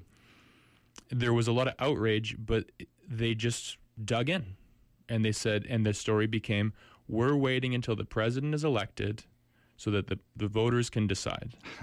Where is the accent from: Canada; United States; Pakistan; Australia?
Canada; I'm struck as a Canadian who observes these elections.